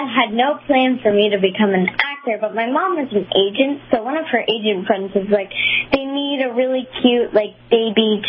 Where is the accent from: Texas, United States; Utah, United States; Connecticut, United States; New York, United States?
New York, United States; Brooklyn; now in Orlando, United States; I'm so excited to be on the show in my hometown.